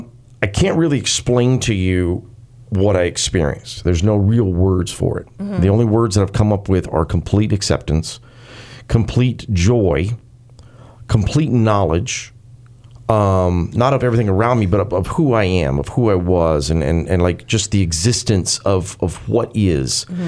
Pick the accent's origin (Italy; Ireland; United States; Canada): United States; the South; I grew up in the South. I grew up loving barbecue.